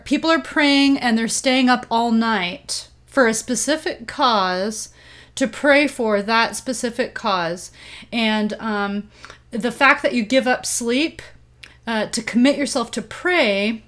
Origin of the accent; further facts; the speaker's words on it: Guatemala; now I grew up in Guatemala. And so I've heard of, as a missionary kid